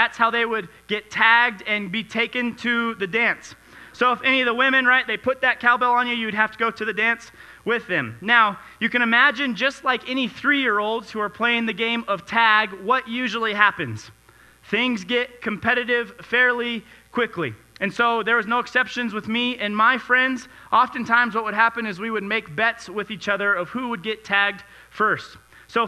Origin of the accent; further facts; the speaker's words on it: Alamosa, Colorado, United States; I was born and raised in Alamosa, Colorado, which is about 3 hours away.